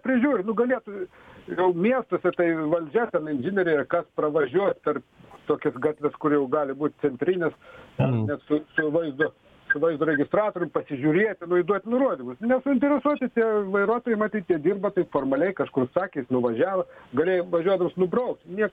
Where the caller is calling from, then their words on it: Klaipėda, Klaipėda County, Lithuania; Labą dieną, aš iš Klaipėdos